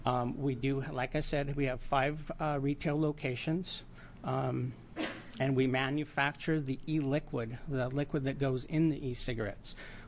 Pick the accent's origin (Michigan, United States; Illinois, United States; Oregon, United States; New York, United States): Oregon, United States; Medford; I'm from Medford, Oregon, and I'm representing EC Blend. We are an e-liquid manufacturer there in Medford.